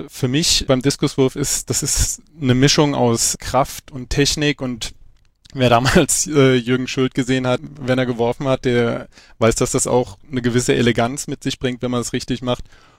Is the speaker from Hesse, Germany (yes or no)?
yes; Wiesbaden, Hesse, Germany; Ich bin in Wiesbaden aufgewachsen